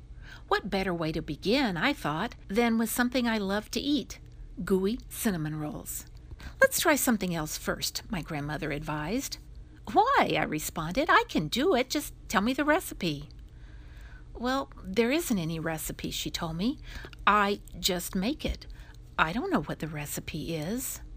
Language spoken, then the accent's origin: English; Cimarron, United States; from Cimarron.